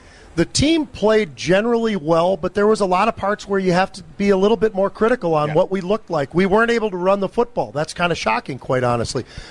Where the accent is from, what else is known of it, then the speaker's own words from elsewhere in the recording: San Francisco, California, United States; also born or lived in Minnesota; And I grew up a football freak when I was a young boy growing up in San Francisco, then moved to Minnesota.